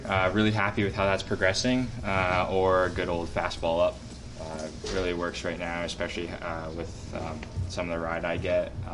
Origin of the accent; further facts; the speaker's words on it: Canada; Growing up in Canada, we are known as very nice people.